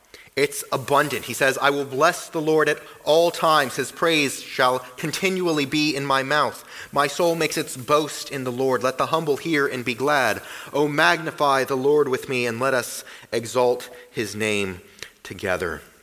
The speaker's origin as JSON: {"language": "English", "region": "the South", "country": "United States", "said": "I'm from the South, and their college football, I think, is a bigger deal than it is up here."}